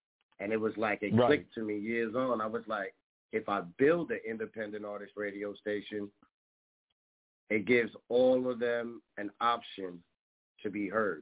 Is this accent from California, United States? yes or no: no; Bronx, New York, United States; I'm from Gun Hill Project, across the street from Immaculate Conception. If you know, you know. That's the Hollywood side, you heard? Yeah, big fact, Tulane. Born and raised right next to Evander.